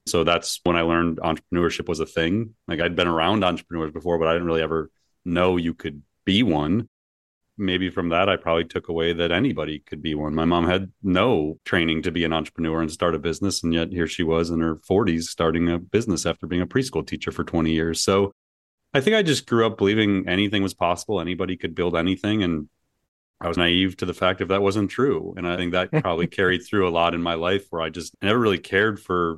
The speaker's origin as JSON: {"language": "English", "town": "Cleveland", "region": "Ohio", "country": "United States", "tie": "born or raised there", "said": "I grew up in Cleveland, which is where my business still is. We're in downtown Cleveland, probably about 7 miles from where I grew up. We didn't have much."}